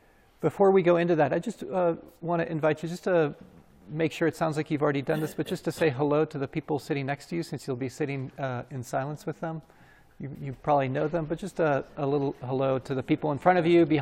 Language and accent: English; Colorado, United States; I grew up in Colorado, so it reminds me especially cross-country skiing in the backcountry